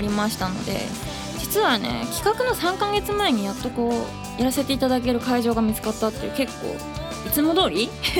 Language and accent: Japanese; Aomori, Japan; ゴールデンウィークに地元の青森に長めに帰省して、そこでやっぱこう青森に帰ると曲が書けるっていう謎のジンクスが未だにちゃんとねあるので